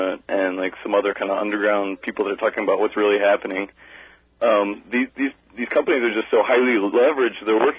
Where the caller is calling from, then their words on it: Columbus, Ohio, United States; Columbus, Ohio.